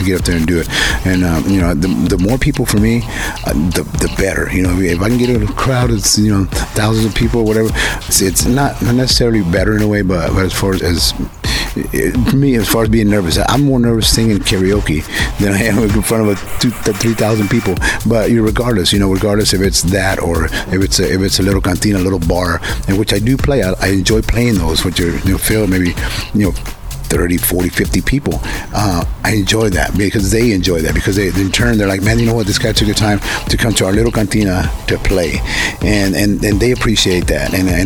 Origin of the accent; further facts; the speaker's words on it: Bryan, Texas, United States; You know, I'm originally from Bryan, Texas. I grew up in a small town, and that's the way I was raised.